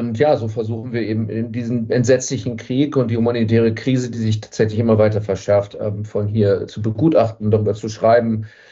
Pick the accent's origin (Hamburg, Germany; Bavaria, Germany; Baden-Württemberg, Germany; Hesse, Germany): Hamburg, Germany; moved away as an adult; also born or lived in Berlin